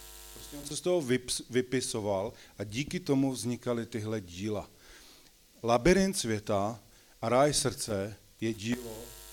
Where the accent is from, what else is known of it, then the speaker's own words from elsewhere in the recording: Žďár nad Sázavou, Vysočina Region, Czechia; now in Velká Bíteš, Czechia; pocházím původně ze Žďáru nad Sázavou, tak je pro mě velikou ctí, že můžu být tady, protože já miluju Vysočinu. My teď bydlíme ta Bíteš